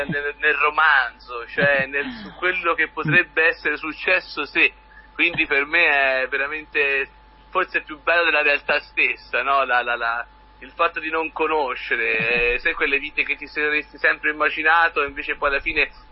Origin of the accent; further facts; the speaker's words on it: Tuscany, Italy; Ho paura che da buon toscano alla terzo minuto possa andare fuori per via di un bel mignolino contro un armadio